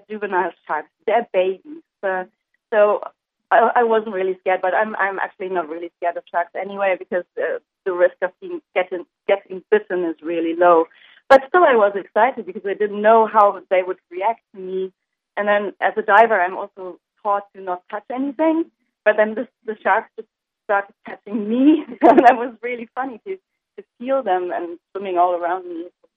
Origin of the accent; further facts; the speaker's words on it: Germany; English is a second language; Well, we came all the way from Germany to San Francisco.